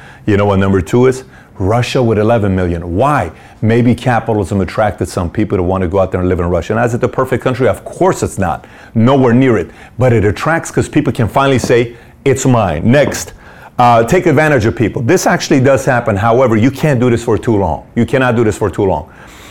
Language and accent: English; Tehran, Tehran Province, Iran; now in United States; when we grew up in Tehran, Iran. We were in low-income families, so I've never lived in a house.